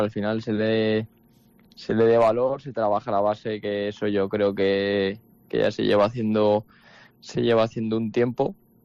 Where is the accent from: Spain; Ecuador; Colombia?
Spain; Huesca, Aragon; Saben que soy de Huesca, de cerca